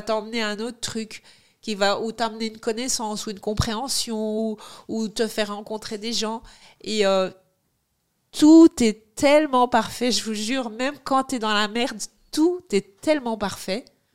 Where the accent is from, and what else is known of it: United Kingdom; accent: English; French is a second language